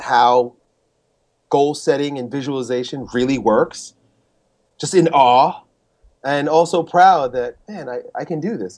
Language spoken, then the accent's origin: English; New York, United States; now in St. Petersburg, United States; I grew up in Long Island.